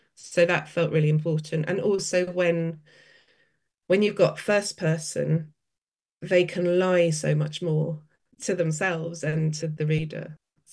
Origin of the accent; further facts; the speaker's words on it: United Kingdom; I think it comes from being half Australian, but living for most of my life in the UK.